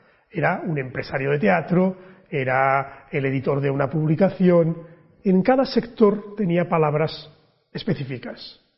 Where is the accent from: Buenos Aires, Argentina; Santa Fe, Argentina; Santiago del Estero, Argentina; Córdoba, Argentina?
Buenos Aires, Argentina; Yo vengo de Buenos Aires, y en Buenos Aires hay una tradición de bibliotecas públicas